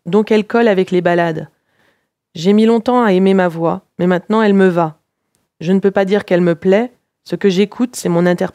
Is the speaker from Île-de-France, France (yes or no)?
yes; Paris, Île-de-France, France; now in Los Angeles, United States; si l'on me demandait de dire d'où je viens, je dirais que je suis parisienne. C'est là où je me suis construite, où sont mes amis et ma famille.